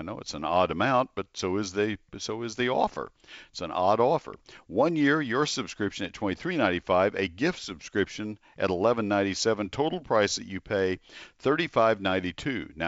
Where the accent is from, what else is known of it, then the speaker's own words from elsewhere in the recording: College Station, Texas, United States; AgriLife is a cute word that they've decided to put together at College Station. It's my hometown.